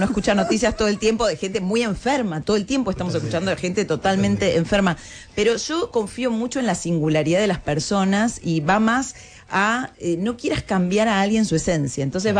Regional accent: Almagro, Buenos Aires, Argentina; born there; Nací en Almagro.

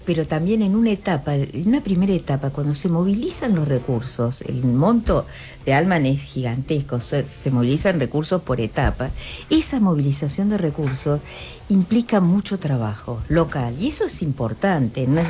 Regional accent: Córdoba, Argentina; Yo que soy de Córdoba, donde se instalaron las fábricas

